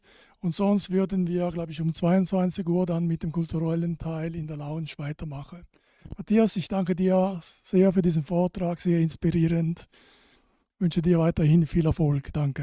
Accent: Italy; aber als Italiener macht mich das sehr stolz.

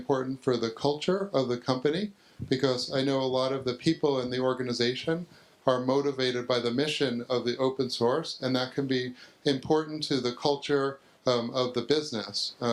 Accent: Austin, Texas, United States; one of the biggest companies in my hometown, Austin.

